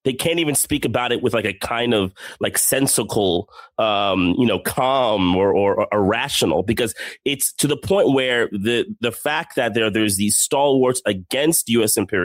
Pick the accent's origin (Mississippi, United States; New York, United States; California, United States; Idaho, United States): New York, United States; You know, I'm from New York. That kind of vibe.